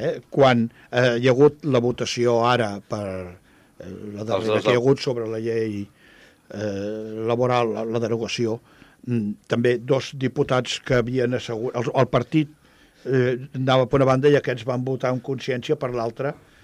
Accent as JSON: {"language": "Catalan", "region": "Catalonia", "country": "Spain", "said": "Nosaltres som catalans"}